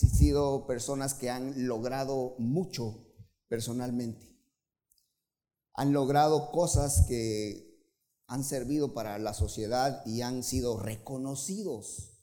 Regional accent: Guatemala; Y yo quiero solo mencionar uno de los ejemplos que nosotros conocemos como guatemaltecos.

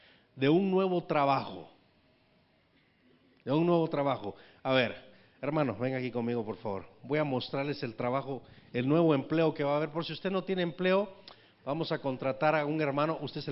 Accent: Guatemala; Porque somos chapines, ¿verdad?

